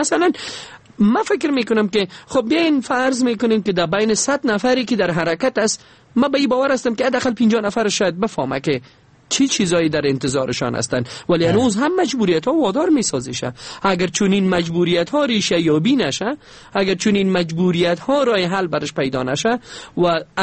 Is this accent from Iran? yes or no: no; Afghanistan; حداقل ما به عنوان یک افغان، نه به عنوان یک سخنگوی اداری ملل متحد